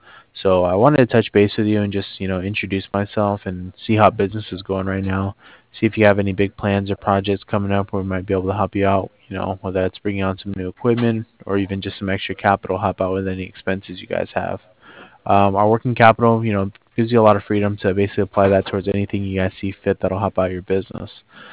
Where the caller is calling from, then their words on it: Cardiff, Wales, United Kingdom; I'm calling over from Cardiff.